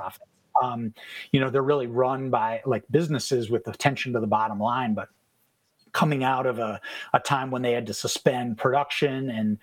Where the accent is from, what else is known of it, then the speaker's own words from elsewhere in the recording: Minnesota, United States; now in Madison, United States; No, I grew up in the Twin Cities, but I came here for college, like so many of us do.